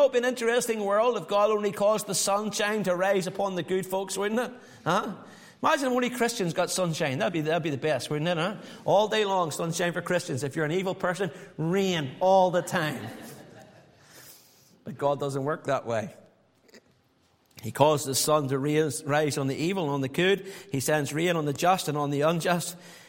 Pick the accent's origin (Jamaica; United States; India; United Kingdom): United Kingdom; Northern Ireland; growing up in Northern Ireland, we saw a lot of villains along the way.